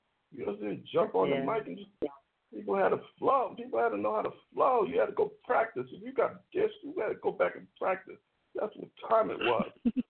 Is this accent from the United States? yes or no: yes; New York City, New York, United States; now in San Francisco, United States; I grew up in New York City. I grew up in Ground Heights, Brooklyn. And I've been in San Francisco for the last 30-something years.